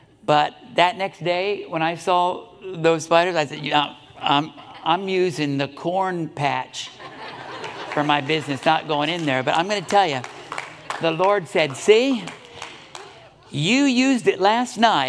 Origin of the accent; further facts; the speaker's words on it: Florida, United States; I was raised in Florida. Snakes are no problem for me.